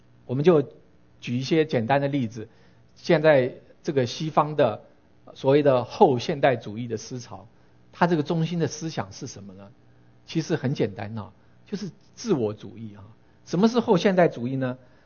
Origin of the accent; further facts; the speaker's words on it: China; 就好像说我们中国人有句古话哈，说人不为己， 天诛地灭